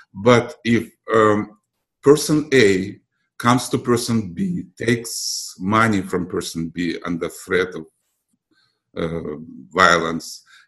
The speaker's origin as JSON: {"language": "English", "region": "Moscow", "country": "Russia", "tie": "born or raised there", "also_born_or_lived": "Belarus", "second_language": "English", "moved": "yes", "said": "I came from Russia. I was born in Russia, in Belarus, to be exact. But I lived in Moscow almost all my life before I came here."}